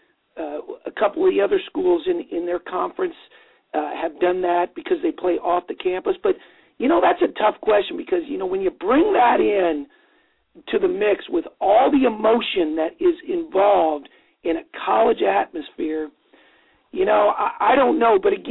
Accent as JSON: {"language": "English", "town": "Jasper", "region": "Indiana", "country": "United States", "said": "You know, we're both from Jasper, Indiana, so that's tough."}